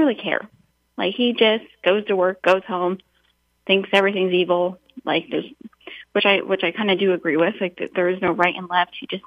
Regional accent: United States; I felt as if it was my duty as an American

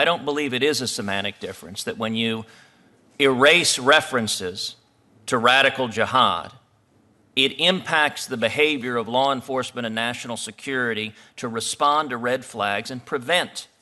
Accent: Texas, United States; Nidal Hassan walked through Fort Hood in my home state of Texas

